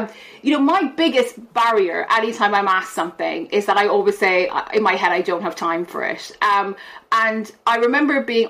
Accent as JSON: {"language": "English", "country": "Ireland", "said": "you know, I'm Irish, and in all of our sports, we have what we call a backdoor"}